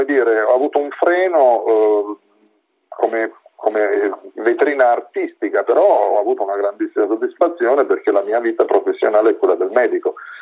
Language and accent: Italian; Penne, Abruzzo, Italy; Io sono di Penne, provincia di Pescara